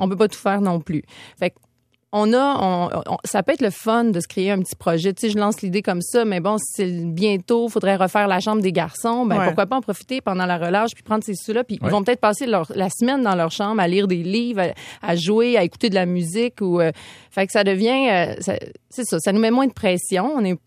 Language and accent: French; Saint-Gabriel-de-Brandon, Quebec, Canada; Moi, je viens de Lanaudière, près de Saint-Gabriel. Ben, à Saint-Gabriel-de-Brenne.